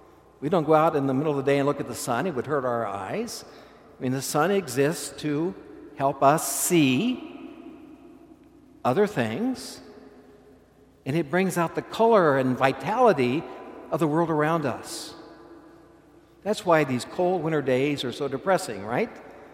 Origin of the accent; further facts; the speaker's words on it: Kansas, United States; And I come from Kansas where we had lots of bushel baskets.